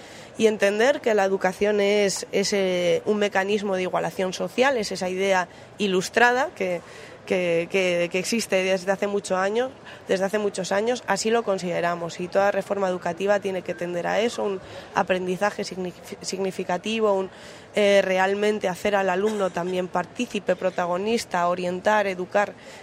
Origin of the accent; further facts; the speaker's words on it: Asturias, Spain; soy de Asturias y estudié en Madrid